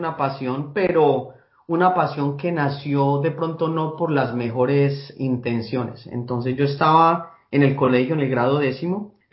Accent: Anserma, Caldas, Colombia; me une mucho una relación con amigos y familia que tengo allí todavía radicados en Anserma Caldas, de donde soy originalmente.

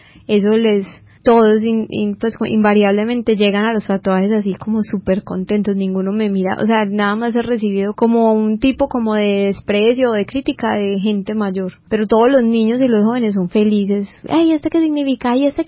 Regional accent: Medellín, Antioquia, Colombia; es bonito ver que en Medellín, que somos una ciudad tan rara

